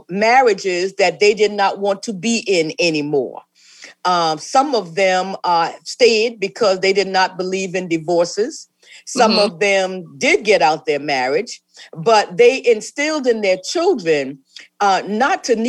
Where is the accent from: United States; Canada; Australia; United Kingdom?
United States; Lincolnville, South Carolina; also born or lived in New York; You know, I'm from Lincolnville, South Carolina, but for those 30 years, I was truly a New Yorker.